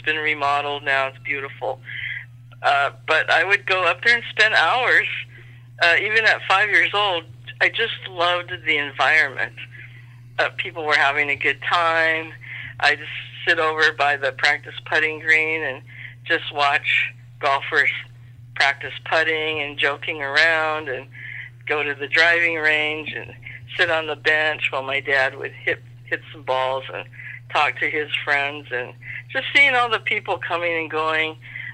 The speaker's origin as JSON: {"language": "English", "town": "Seattle", "region": "Washington", "country": "United States", "tie": "born or raised there", "said": "No, I was raised in Seattle, born in Seattle."}